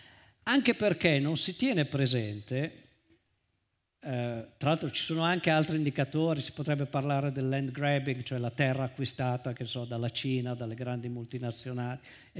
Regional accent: Veneto, Italy; Io vengo dal Veneto

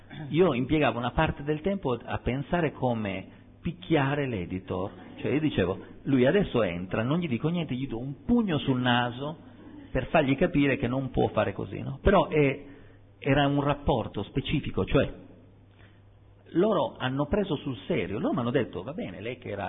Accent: Sardinia, Italy; io sono sardo, vengo da un'isola

